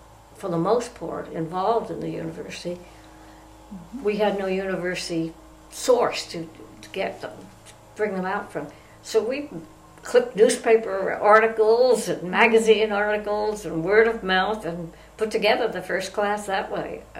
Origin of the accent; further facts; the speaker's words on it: New York, United States; Long Island.